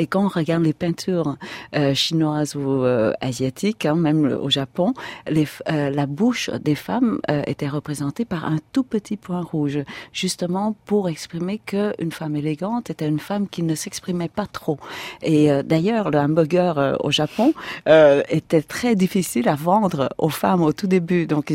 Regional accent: South, Vietnam; Je viens du Sud, donc je parle à la maison avec l'accent du Sud. Mais j'ai eu la chance de retourner au Vietnam travailler dans le Nord.

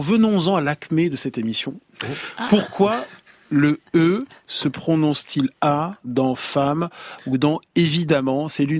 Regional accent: Toulouse, Occitanie, France; now in Paris, France; C'est vrai que quand je suis arrivé à Paris, venant de Toulouse, quand je disais moins, j'en veux moins, oh là là, je me faisais taper sur les doigts.

